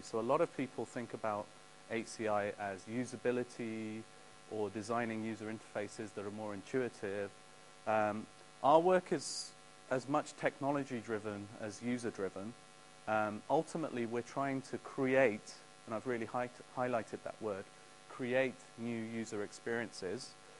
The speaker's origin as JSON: {"language": "English", "region": "England", "country": "United Kingdom", "accent": "English", "said": "From my accent, you can probably tell I'm from England. But from my name, you can probably tell that I'm from warmer climates, from Iran. That's where my name originates from."}